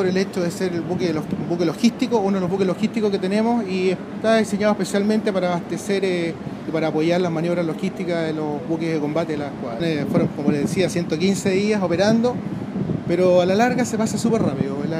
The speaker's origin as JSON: {"language": "Spanish", "country": "Chile", "said": "un orgullo como chileno haber participado en esta operación"}